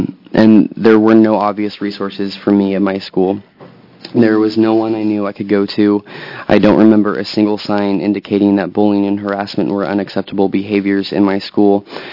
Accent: Gresham, Oregon, United States; I grew up in Oregon and attended San Barlow High School in the Gresham area.

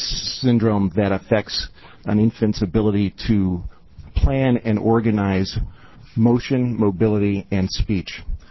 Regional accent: Bend, Oregon, United States; My name is … I'm from Bend, Oregon.

